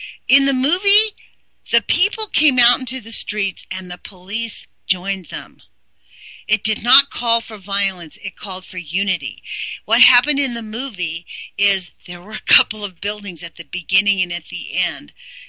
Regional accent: Redondo Beach, California, United States; moved away as an adult; because I'm from Redondo Beach, California. I moved away in 2002 because for the last 2 years I lived there, every time I walk on the beach, my feet would itch.

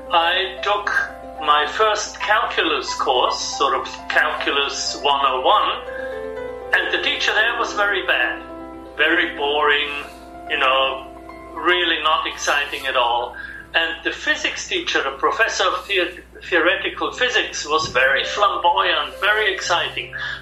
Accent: Innsbruck, Tyrol, Austria; English is a second language; So when we grew up in Innsbruck in the Alps in Austria, there was always a lot of talk about literature, art, philosophy around the dinner table.

